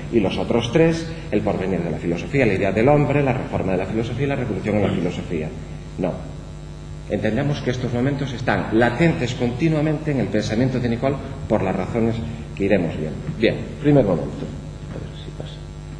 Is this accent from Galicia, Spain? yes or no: yes; Galicia, Spain; first language Galician; Spanish is a second language; si deslizo algo de mi lengua madre, es decir, algún galleguismo, algún hiperensebrismo